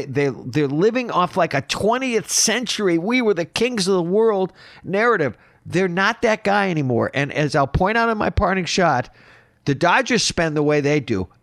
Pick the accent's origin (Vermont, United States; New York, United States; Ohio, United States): New York, United States; obviously Bob's from Boston, I'm from New York, so we follow these two teams far more passionately